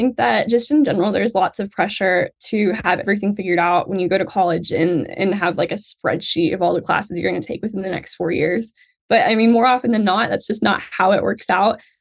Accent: Waynesville, Missouri, United States; Yeah, so I'm from Waynesville, Missouri, which is sort of a neighboring adjoining town to Fort Leonard, Missouri.

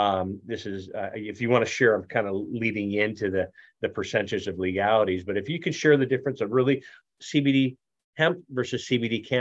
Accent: California, United States; I know California, not taking anything away from my home state of California

